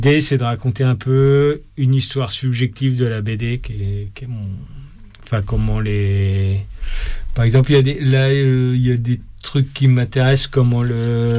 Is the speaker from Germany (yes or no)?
no; Bayeux, Normandy, France; born there; je suis né à Bayeux.